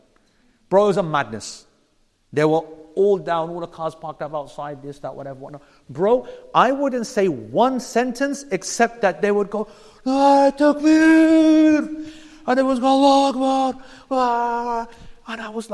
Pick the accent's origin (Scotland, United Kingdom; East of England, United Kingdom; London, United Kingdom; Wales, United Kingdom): London, United Kingdom; I was from London